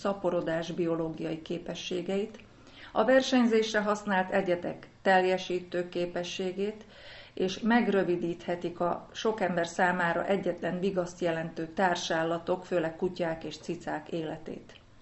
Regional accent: Upper Hungary, Slovakia; én délvidéken, Szabadkán, Reni pedig felvidéki magyarként, akárcsak jó magam is

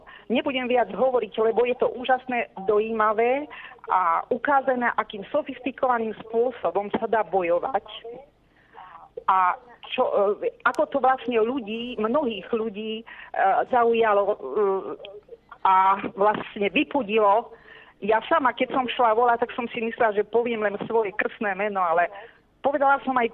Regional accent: Martin, Žilina Region, Slovakia; som z Martina.

